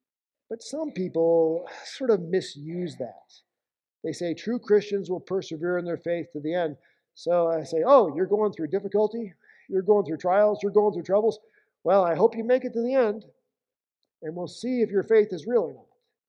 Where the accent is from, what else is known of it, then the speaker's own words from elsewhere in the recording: Iowa, United States; It's like, hi, I'm from Iowa.